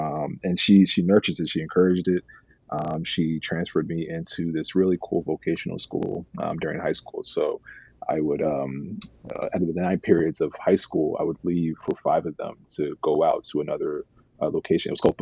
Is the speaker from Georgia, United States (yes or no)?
no; New York City, New York, United States; Yeah, I grew up in New York City.